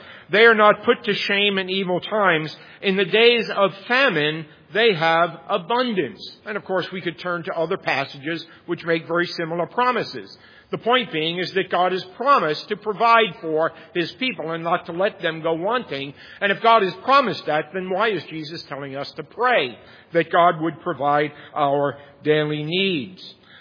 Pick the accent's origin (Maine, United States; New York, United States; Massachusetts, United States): New York, United States; Bronx; I grew up in the Bronx